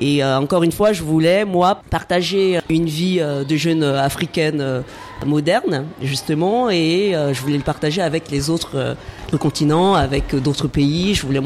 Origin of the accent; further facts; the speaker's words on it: Yopougon, Abidjan, Côte d’Ivoire; quand j'étais petite, justement à Yopougon, toutes mes copines s'appelaient Aya, Bintou, Adjoa et moi